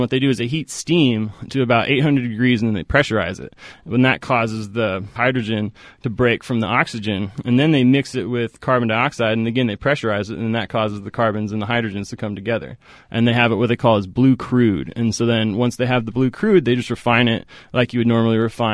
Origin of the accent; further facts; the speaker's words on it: Oregon, United States; also born or lived in Seattle; now in San Francisco, United States; I'm from the Northwest. I grew up in Oregon, and I lived in Seattle for a long time, too. I moved down to San Francisco about 3 years ago